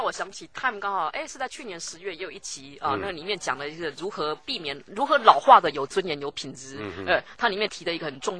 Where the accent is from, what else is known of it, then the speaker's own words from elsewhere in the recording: Taiwan; 难道我们觉得好像华人有点太像我们台湾人啊